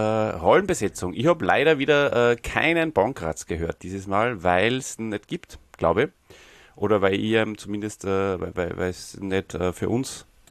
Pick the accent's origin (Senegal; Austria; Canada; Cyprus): Austria; Alfred Riedl war mal ein Fußballtrainer, glaube ich, gell, bei uns in Österreich.